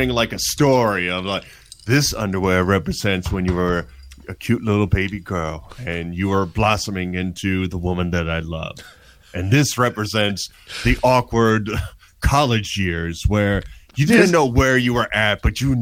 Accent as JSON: {"language": "English", "region": "New Jersey", "country": "United States", "said": "You know, I'm like, I'm from Jersey. You Georgians don't understand."}